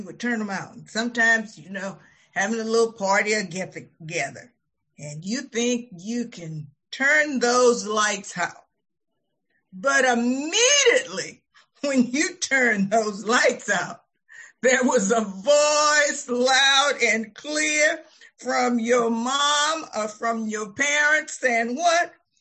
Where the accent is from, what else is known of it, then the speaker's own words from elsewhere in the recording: the South, United States; You know I'm from the South